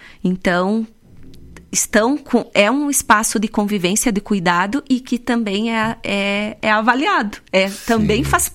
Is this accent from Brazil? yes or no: yes; Vacaria, Rio Grande do Sul, Brazil; a nossa identidade enquanto gaúchos, vacarianos